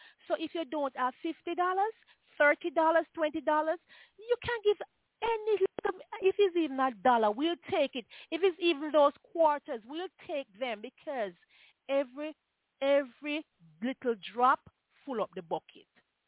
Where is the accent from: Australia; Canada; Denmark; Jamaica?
Jamaica; And so growing up in Jamaica, it was hard, but I mean, it was really, really, really nice